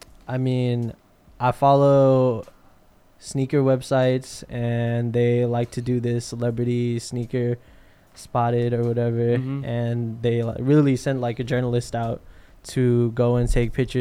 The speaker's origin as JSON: {"language": "English", "town": "Sacramento", "region": "California", "country": "United States", "said": "So remember when I told you earlier that I come from Sacramento and the way people dress there"}